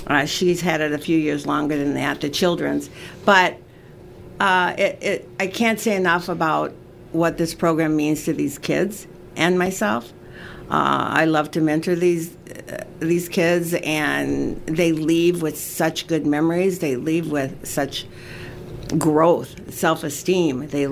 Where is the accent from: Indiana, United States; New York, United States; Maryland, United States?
Indiana, United States; Indianapolis; I'm from Indianapolis.